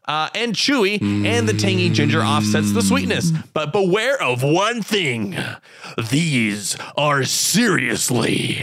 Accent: United States; Well, but, as an American, I would love to go there and try it.

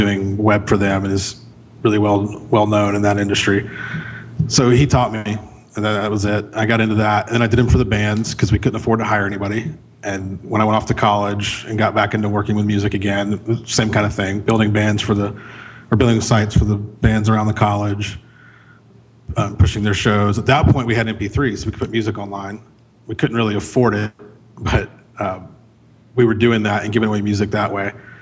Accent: Florida, United States; now in Chattanooga, United States; Then I moved back here to Chattanooga, Tennessee. I grew up in Central Florida, but I'd gone to college here.

